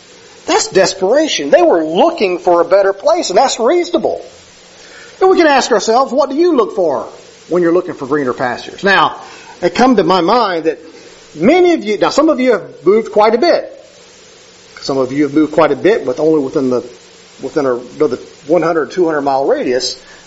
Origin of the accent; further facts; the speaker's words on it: Cleveland, Mississippi, United States; I grew up in Cleveland, Mississippi. That's a Delta region where they got a bunch of rice fields.